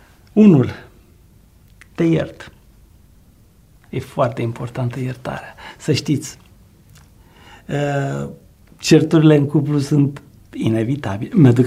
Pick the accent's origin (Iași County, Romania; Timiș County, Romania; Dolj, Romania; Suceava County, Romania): Dolj, Romania; also born or lived in Gorj County; Eu m-am născut în Dolj. În Gorj, de fapt, în Gorj, dar am trăit în Dolj, în Oltenia.